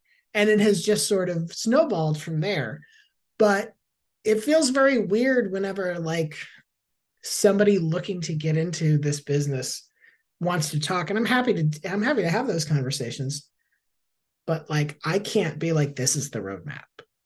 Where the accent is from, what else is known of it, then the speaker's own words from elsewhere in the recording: Tampa, Florida, United States; I'm from Tampa originally.